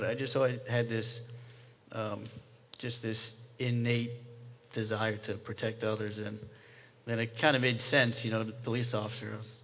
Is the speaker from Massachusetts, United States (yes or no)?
yes; Massachusetts, United States; I'm from Massachusetts, so I applied up there, and luckily I was hired.